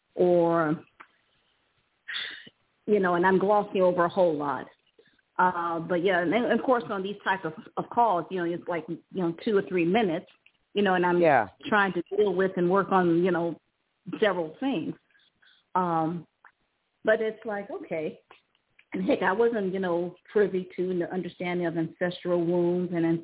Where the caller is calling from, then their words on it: Ohio, United States; calling from Ohio.